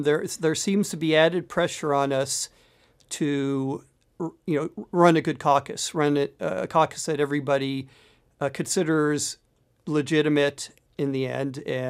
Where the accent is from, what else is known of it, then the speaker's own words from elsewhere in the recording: Pennsylvania, United States; moved away as an adult; now in Iowa, United States; I moved to Iowa in 1996 from, I grew up in Pennsylvania. The caucus system was new to me.